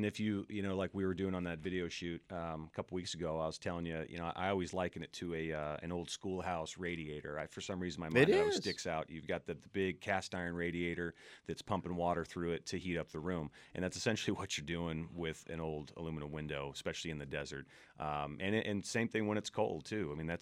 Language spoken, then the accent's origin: English; Seattle, Washington, United States; I'm from Seattle originally, and we saw it happen there pretty early on, late 80s, early 90s